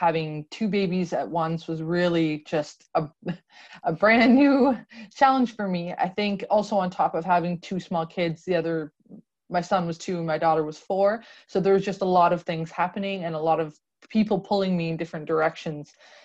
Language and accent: English; Canada; now in Denmark; I am personally a Canadian mom of four little kids who are five and younger. My youngest are 13-month-old twins. I'm also an expat, so I'm living in the Danish countryside with my family.